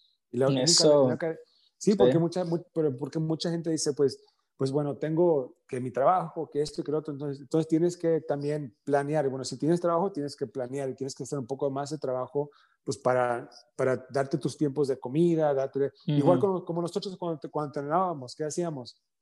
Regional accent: Guadalajara, Jalisco, Mexico; Pues soy de Guadalajara, entonces, sí. De Jalisco

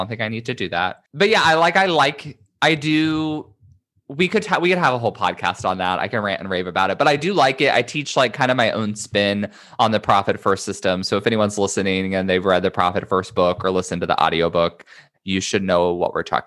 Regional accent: Midwest, United States; I'm from the Midwest, so of course I have family who's obsessed with them.

